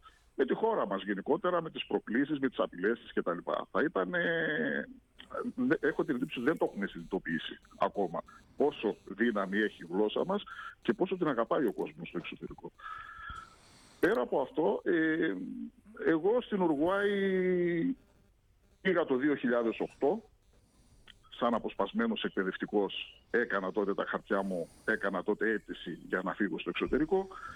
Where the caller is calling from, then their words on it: Rhodes, South Aegean, Greece; Αυτή τη στιγμή βρίσκομαι στη Ρόδο. Από εδώ, από τη Ρόδο δηλαδή επικοινωνούμε.